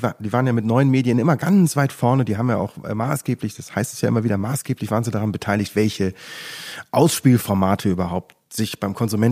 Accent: Leverkusen, North Rhine-Westphalia, Germany; Ja, ich komme aus Leverkusen-Opladen.

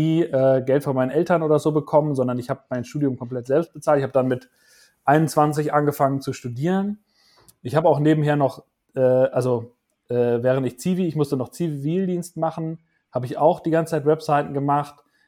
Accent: Münster, North Rhine-Westphalia, Germany; wo ich aufgewachsen bin in Münster

